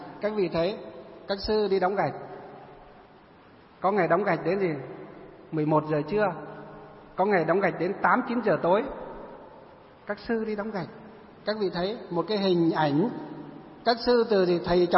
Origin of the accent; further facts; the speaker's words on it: Luong Son, Hòa Bình, Vietnam; huyện Lương Sơn, là cái quê hương của tôi ấy. Ngày xưa không phải là quê đâu, quê ngày xưa là huyện Kim Bôi ấy. Nhưng mà khi sắp nhập Hà Nội, Hà Tây thì cái xã của tôi họ lại cắt về Lương Sơn